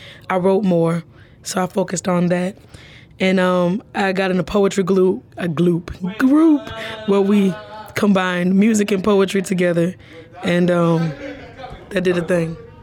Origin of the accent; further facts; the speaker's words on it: New Orleans, Louisiana, United States; I just started telling a story of what it was like growing up in New Orleans for me.